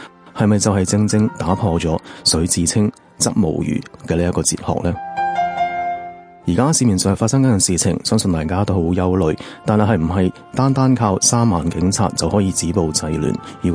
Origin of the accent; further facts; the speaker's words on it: Hong Kong; 我很记得在我细个长大的时候，当时的香港可能就是最黄金的香港